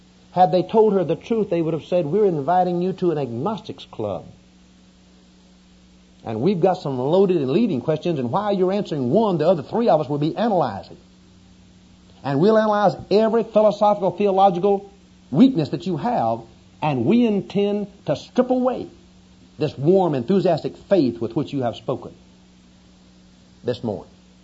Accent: Louisiana, United States; I'm from Louisiana, I mentioned a few moments ago. And down our way, we eat most anything that doesn't eat us first.

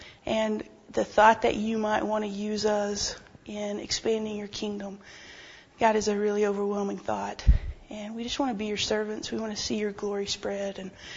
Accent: Oklahoma, United States; I grew up in Oklahoma. My town that I grew up in is considerably smaller than the conference this week. There are 8 people in my graduating class

